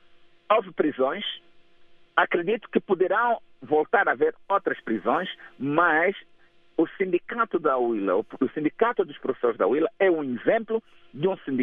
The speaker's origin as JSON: {"language": "Portuguese", "country": "Angola", "said": "devemos criar em nós, enquanto angolanos, a consciência de que cada um de nós é um potencial candidato"}